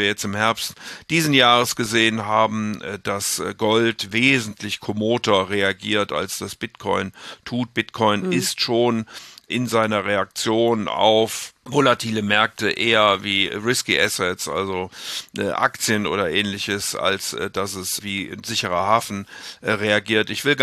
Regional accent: Rhineland, Germany; Ein Optimist bleibe ich natürlich als Rheinländer, klar.

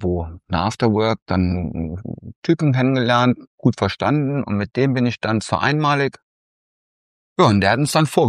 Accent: Saarland, Germany; born there; moved away as an adult; now in Cologne, Germany; Ich bin ja gebürtiger Saarländer, Trein- und Seelendorf, französisch-luxemburgische Grenze, also irgendwo wirklich im Nirgendwo. Und dann mit 35 Ehe, sage ich mal, gescheitert und dann nach Köln gekommen

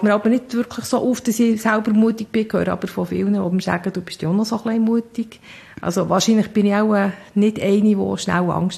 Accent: Bern, Switzerland; Ich bin in Bern aufgewachsen.

